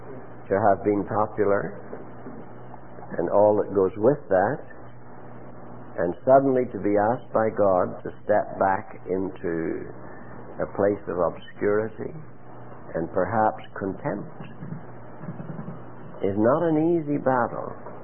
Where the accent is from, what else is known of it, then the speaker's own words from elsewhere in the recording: Ireland; I'm Irish.